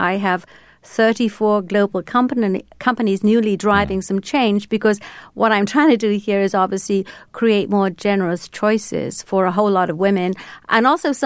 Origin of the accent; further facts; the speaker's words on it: Wales, United Kingdom; I grew up in the Welsh coal mining valleys.